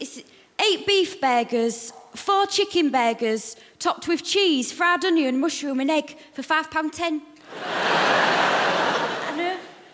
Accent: Hull, Yorkshire and the Humber, United Kingdom; I would say I'm not odd, I'm from Hull. Oh, got one in. But just to attune your ears to the accent, because it is quite strong

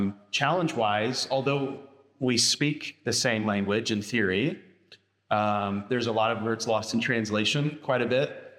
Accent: Alabama, United States; South in Alabama. There are some indeed cultural differences there than here. One of those being, we grew up in the Bible Belt.

